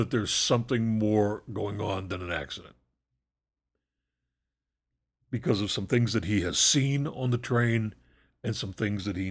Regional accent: United States; Because that's how it's spelled, and I'm an American.

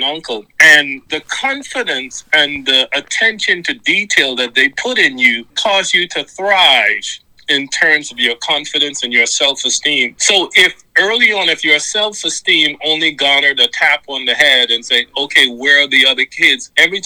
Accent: Bahamas; Yes, it was beautiful in the sense of no matter where you were always 10 minutes away from the beach. No matter where on the island you were 10 minutes away from the beach.

